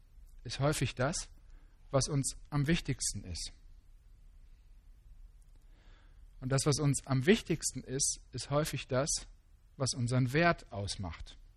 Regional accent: Germany; Ich bin ein Mensch, ich bin ein Mann, ich bin Deutscher, ich bin Ehemann, ich bin Papa, ich bin Pastor

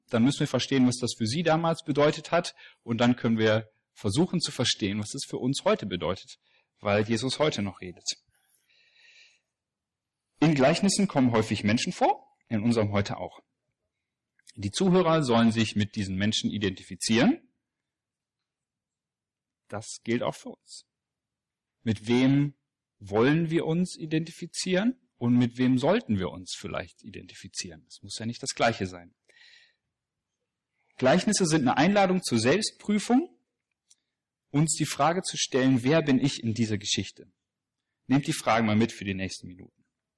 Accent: Potsdam, Brandenburg, Germany; now in Giessen, Germany; Ich bin seit 3 Wochen hier in Gießen, ich komme aus Gießen, Entschuldigung, in Potsdam, ich weiß ganz genau, wo ich bin. Meine Frau und ich, wir sind hierher gezogen

